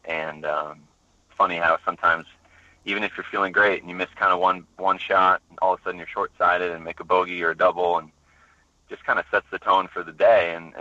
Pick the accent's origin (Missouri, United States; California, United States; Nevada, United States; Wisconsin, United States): Missouri, United States; St. Louis; my teachers and everybody who helped me growing up in St. Louis for introducing me to the game